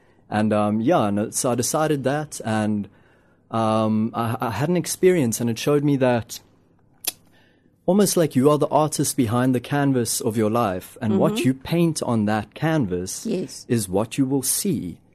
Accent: Wilderness, Western Cape, South Africa; now in Muizenberg, South Africa; I'm from the Garden Route, you could say.

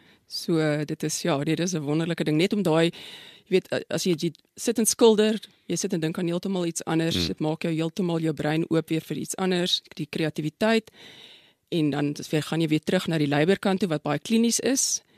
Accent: Strand, Western Cape, South Africa; also born or lived in Pretoria; Is toch interessant, ek is in Pretoria gebore, maar ons is toe in die strand het ek groot geword

